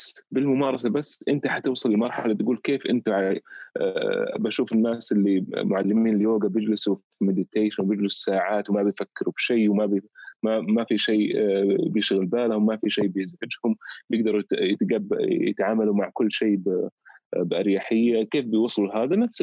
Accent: Saudi Arabia; يمكن هنا الناس ما كان في اطلاع عليها كثير عندنا في السعودية،

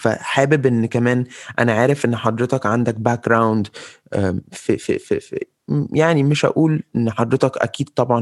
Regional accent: Libya; مش هقول في لبنان وسوريا، عندنا في ليبيا وان جنرال

